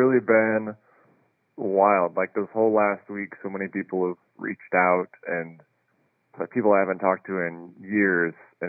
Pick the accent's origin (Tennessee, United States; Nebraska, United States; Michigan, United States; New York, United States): Nebraska, United States; Lincoln; Yep, I was born in Lincoln and grew up in Lincoln. I did a bunch of different choirs in Lincoln growing up.